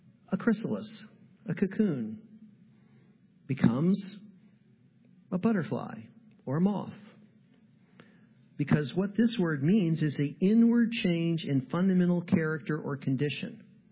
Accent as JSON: {"language": "English", "region": "Florida", "country": "United States", "tie": "born or raised there", "said": "I grew up in Florida, and I can tell you that you start here, you walk out into the water"}